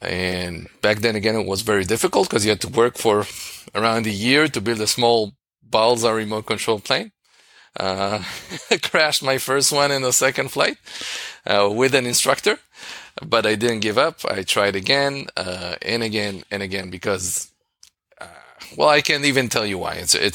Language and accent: English; Israel; I'm from Israel. I just turned 40